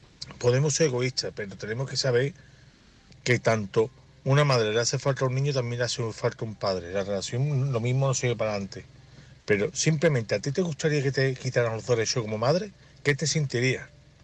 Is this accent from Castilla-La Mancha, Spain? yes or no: no; Seville, Andalusia, Spain; de Sevilla y quisiera opinar sobre el tema